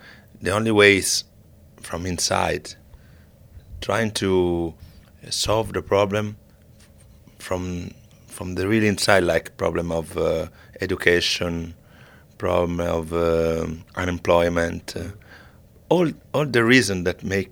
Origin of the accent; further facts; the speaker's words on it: Rome, Lazio, Italy; I come from Rome and it's just 2 hours from Naples